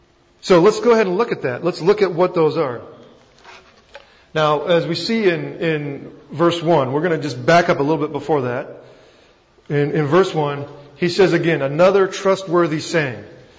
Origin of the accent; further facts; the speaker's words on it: Texas, United States; accent: Texas; I might be saying that wrong. Again, my Texas accent comes out.